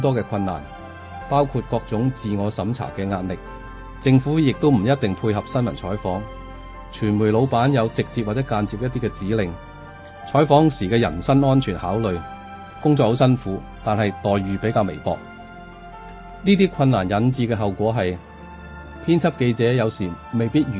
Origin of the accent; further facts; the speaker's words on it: Hong Kong; 作为香港人，大家应该团结互勉